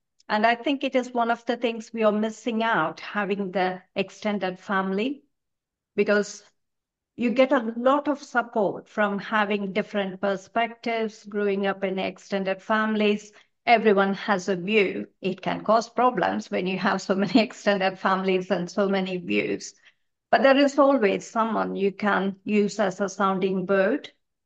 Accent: India; now in United Kingdom; growing up in India, extended family is very, very important. I grew up with so many cousins, so many uncles and aunts

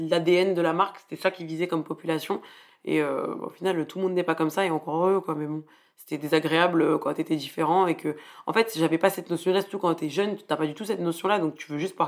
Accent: Paris, Île-de-France, France; born or raised there

